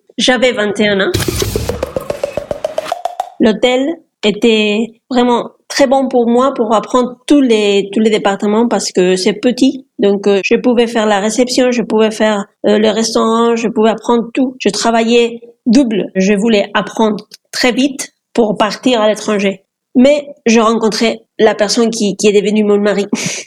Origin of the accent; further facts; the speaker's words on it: Spain; French is a second language; j'ai 43 ans. Je suis espagnole, j'habite au nord de l'Espagne, près de Bilbao.